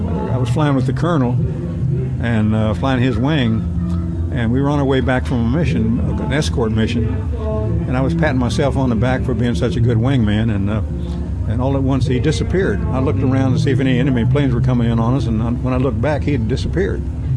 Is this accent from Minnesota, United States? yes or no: no; West Virginia, United States; I'm a hillbilly from West Virginia. I had a gun when I was 6 years old.